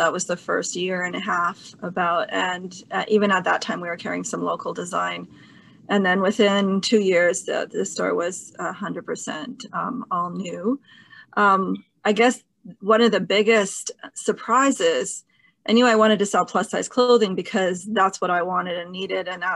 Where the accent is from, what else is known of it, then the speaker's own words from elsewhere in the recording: Chilliwack, British Columbia, Canada; I grew up in the Fraser Valley in BC, in the Chilliwack area.